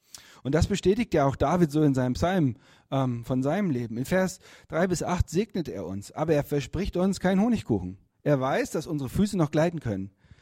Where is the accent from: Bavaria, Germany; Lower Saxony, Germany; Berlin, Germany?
Berlin, Germany; Als Berliner macht es auch keinen Sinn, auf nach irgendwelchen Bergen zu gucken.